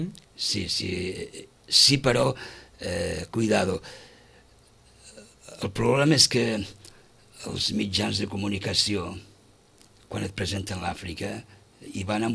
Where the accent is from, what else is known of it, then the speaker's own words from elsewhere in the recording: Balaguer, Catalonia, Spain; accent: Ponent; Jo sóc de Balaguer.